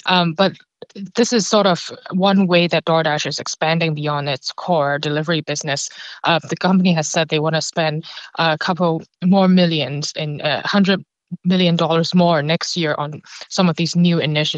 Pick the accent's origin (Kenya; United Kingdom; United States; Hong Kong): Hong Kong; I'm from Hong Kong